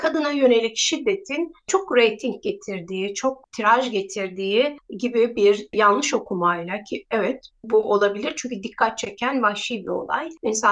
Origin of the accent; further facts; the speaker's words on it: Eskişehir, Turkey; Yani ben de Eskişehirliyim. Dizi Sivrisar'da çekiliyor. İşte Eskişehir'in hani Orta Anadolu'nun diyelim şivesi, mekanları, o yüzden çok da tanıdık geliyor. Köyümüze gitmiş gibi oluyoruz.